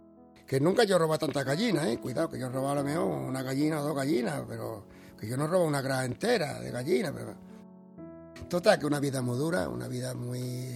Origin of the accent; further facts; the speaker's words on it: Palma del Río, Andalusia, Spain; moved away; Y a mi Palma también me ayuda mucho, porque me crié allí, conozco muchas cosas, pero bueno, yo tuve que salir de Palma también, porque yo allí no podía triunfar, porque no había medio, no había nada